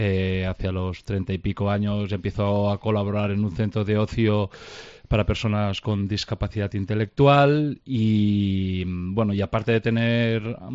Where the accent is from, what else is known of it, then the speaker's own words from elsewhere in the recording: Molins de Rei, Catalonia, Spain; en mi pueblo, en Molins de Rey, allí se me abrió un mundo, ¿no?